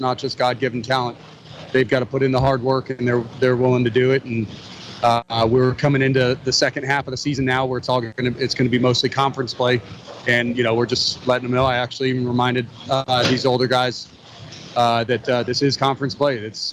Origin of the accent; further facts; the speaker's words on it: Massachusetts, United States; Massachusetts.